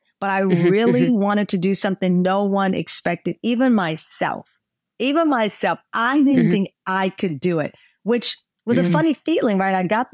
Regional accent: Texas, United States; I'm a Texan. So don't challenge me.

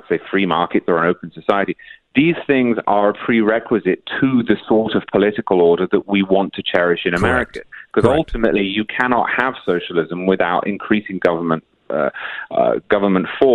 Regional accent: United Kingdom; now in United States; from Britain, which has its own issues with class, and they've got worse and worse and worse.

